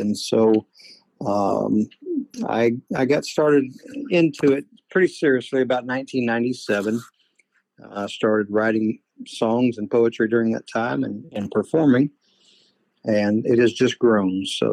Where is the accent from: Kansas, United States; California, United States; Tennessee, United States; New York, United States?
Kansas, United States; Chanute; Well, I grew up down here in Southeast Kansas, near Chanute, and went to Chanute schools.